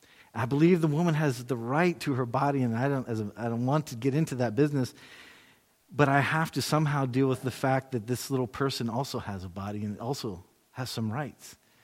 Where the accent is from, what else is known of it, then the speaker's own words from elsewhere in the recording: United States; I'm an American. We like our justice.